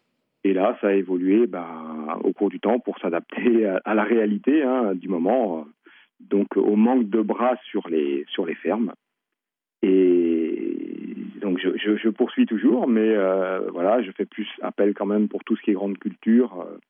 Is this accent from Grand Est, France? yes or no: no; Brittany, France; je suis natif du Nord, Ille-et-Vilaine